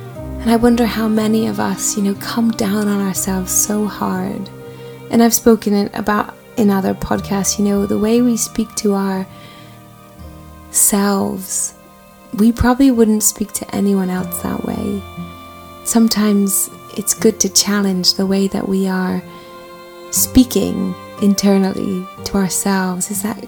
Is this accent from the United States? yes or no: no; Canada; I am Canadian and I was applying for a visa